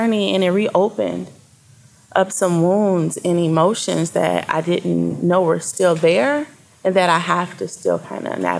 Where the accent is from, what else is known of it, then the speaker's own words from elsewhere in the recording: Flint, Michigan, United States; You know, being a person from Flint, I'm 43, born and raised in the Flint area.